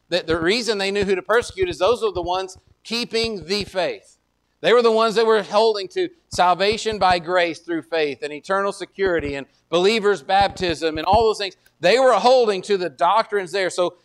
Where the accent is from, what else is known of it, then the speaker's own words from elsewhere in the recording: Texas, United States; because that's what it looks like to me as a Texan